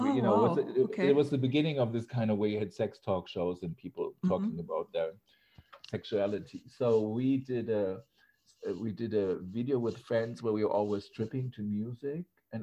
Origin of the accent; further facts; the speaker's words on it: Germany; English is a second language; And so I came from West Germany, you know, small town boy.